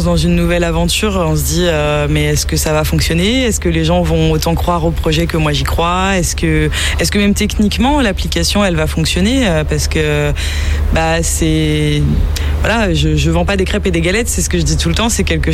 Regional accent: Nantes, Pays de la Loire, France; moi qui suis pas angevine, parce que moi je suis nantaise d'origine, et ma famille est nantaise

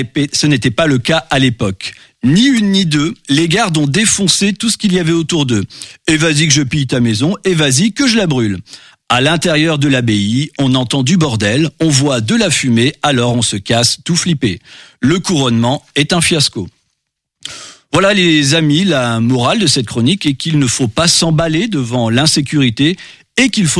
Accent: Normandy, France; Bah oui, parce que je suis normand, hein ?

